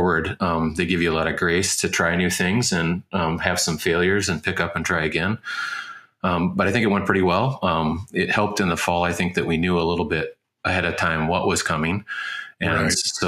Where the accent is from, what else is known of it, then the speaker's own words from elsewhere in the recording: Fergus Falls, Minnesota, United States; So I was born and raised in Fergus Falls, Minnesota. So it's kind of the west central part of the state.